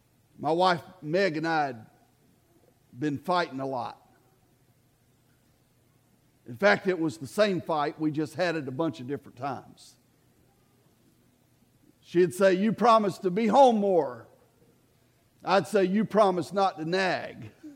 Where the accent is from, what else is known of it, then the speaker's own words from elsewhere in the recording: Clearwater, United States; born there; When I was born in Clearwater but never lived there, I got adopted when I was just a baby.